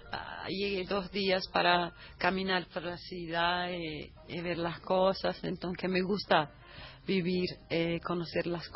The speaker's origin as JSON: {"language": "Spanish", "region": "Rio de Janeiro", "country": "Brazil", "second_language": "Spanish", "moved": "yes", "lives_now": "São Paulo, Brazil", "said": "Yo estoy viviendo en San Paulo, que es una... Yo soy de Río."}